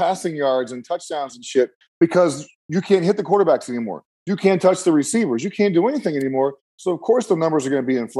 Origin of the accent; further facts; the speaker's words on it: New Mexico, United States; I grew up in New Mexico. We watched the Cowboys every Sunday.